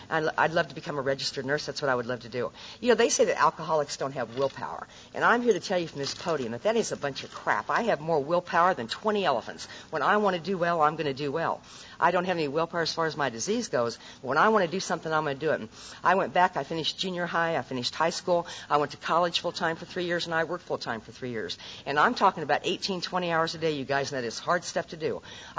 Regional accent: Nebraska, United States; born or raised there

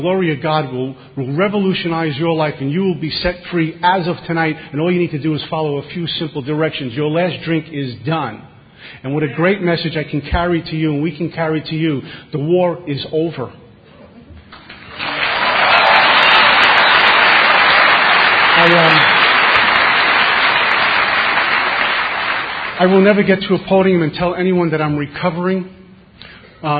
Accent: New York, United States; I grew up in Bensonhurst, Brooklyn, where the only crime for membership there is a pinky ring, sunglasses, and gold jewelry.

